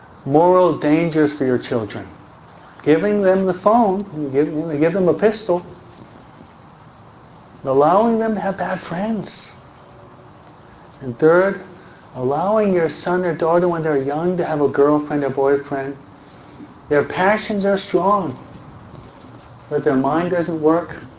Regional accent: New York, United States; I'm a New Yorker. He's from Tennessee. Okay? The New Yorkers, they move at a faster pace.

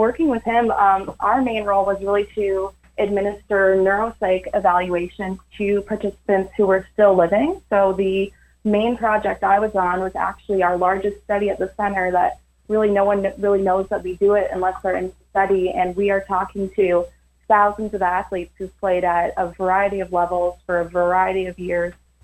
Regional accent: Ottawa, Ontario, Canada; But I grew up playing in Ottawa

